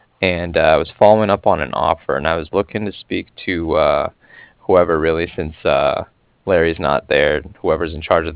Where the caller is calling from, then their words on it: Cardiff, Wales, United Kingdom; I was calling from Cardiff.